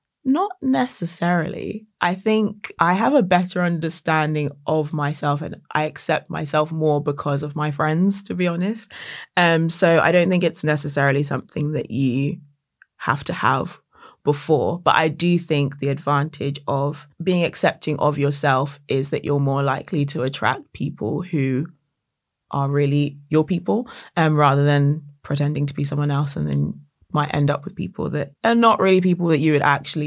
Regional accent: Brighton, South East England, United Kingdom; also born or lived in Nottingham / Ghana; growing up in Brighton, it was not very diverse.

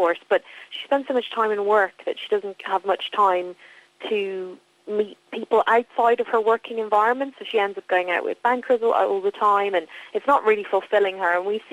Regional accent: Ireland; moved away; also born or lived in London; I came from Ireland, which we all live quite suburbanly in Ireland, you know, and then I moved to Clapham

